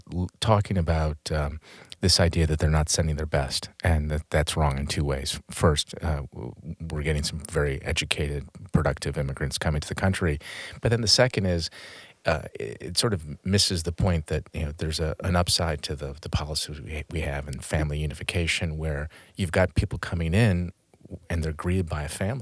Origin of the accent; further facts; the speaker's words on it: Detroit, Michigan, United States; Yeah, I'm from Detroit. We think of when we think of the Big D, we think Detroit.